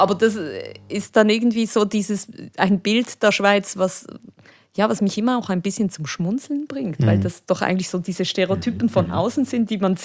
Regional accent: Spain; Aber es war als Spanierin, wenn du irgendwo diese Töne gehört hast, dann ging es gleich los.

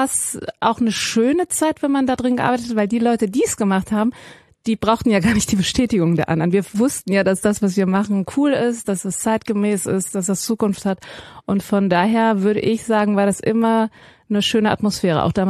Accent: Iran; ich bin ja Iranerin

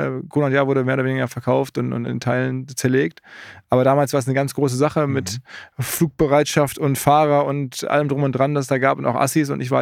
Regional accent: Essen, North Rhine-Westphalia, Germany; born there; moved away as an adult; now in Hamburg, Germany; ich bin nach Hamburg wirklich gekommen zum Studium, muss man sagen. Ich bin eigentlich gebürtig aus dem Ruhrgebiet, aus Essen.

